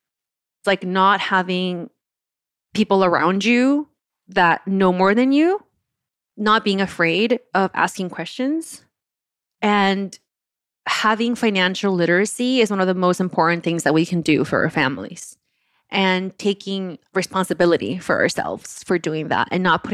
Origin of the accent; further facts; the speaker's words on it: Oaxaca, Mexico; because I am from Oaxaca and I went to school there, I danced all the folklorico.